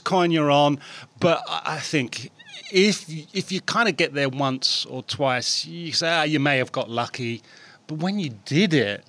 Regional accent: Philadelphia, Pennsylvania, United States; I'm from Philly, I grew up on the streets, this is me

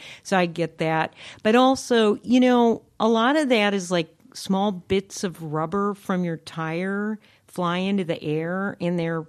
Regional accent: Pittsburgh, Pennsylvania, United States; like growing up in Pittsburgh when the, you know, the steel industry was still active or just starting to go out

